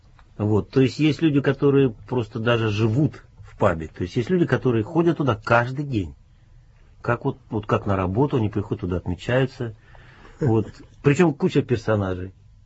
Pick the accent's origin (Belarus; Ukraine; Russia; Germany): Russia; Novosibirsk, Novosibirsk Oblast; Да, я сам из Новосибирска.